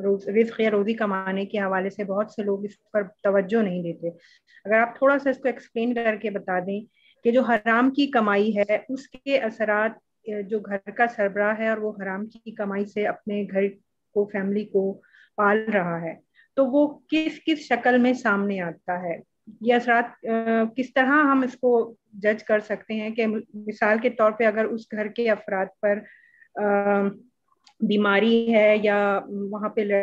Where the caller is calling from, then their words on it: Karachi, Sindh, Pakistan; میں کراچی سے بات کر رہی ہوں.